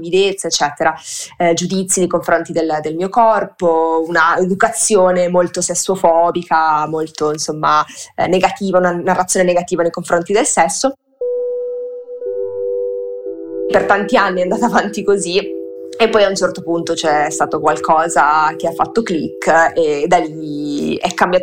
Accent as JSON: {"language": "Italian", "region": "Veneto", "country": "Italy", "tie": "born or raised there", "said": "Io sono, sono metà veneta, metà salentina, però sono cresciuta in Veneto, in un paesino di campagna, e quindi insomma poi sono andata a Bologna a studiare"}